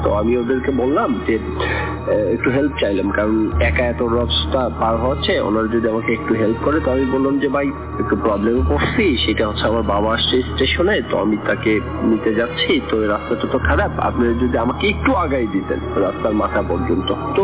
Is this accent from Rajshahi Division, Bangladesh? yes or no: yes; Bogura, Rajshahi Division, Bangladesh; now in Dhaka, Bangladesh; আমি কামরান বাজারে থাকি। আমি একটা প্রাইভেট কোম্পানিতে জব করি, আমার দেশের বাড়ি বগুড়াতে।